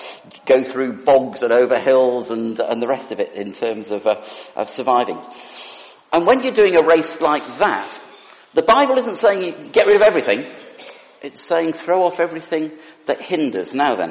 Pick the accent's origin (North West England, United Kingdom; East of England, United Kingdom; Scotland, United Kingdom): North West England, United Kingdom; I was brought up in the Lake District.